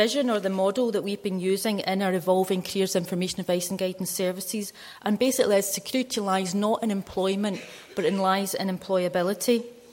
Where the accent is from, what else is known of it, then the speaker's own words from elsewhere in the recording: Glasgow, Scotland, United Kingdom; I'm from Glasgow and Glaswegians speak very fast